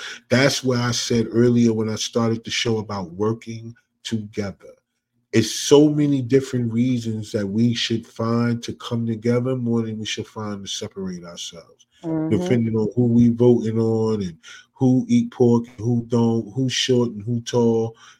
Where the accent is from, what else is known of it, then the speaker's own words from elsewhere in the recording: New Jersey, United States; I'm from Jersey. I read it the way it looks.